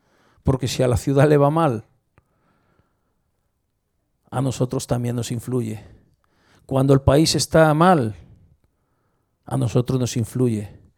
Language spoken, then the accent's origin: Spanish; Santiago de Compostela, Galicia, Spain; Yo soy de Santiago de Compostela. Nací aquí y creo que me voy a morir aquí.